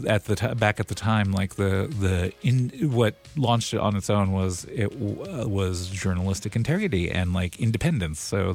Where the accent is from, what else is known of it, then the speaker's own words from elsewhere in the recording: South Dakota, United States; now in Minneapolis, United States; I'm like, yep, I live in Minneapolis and I'm from South Dakota.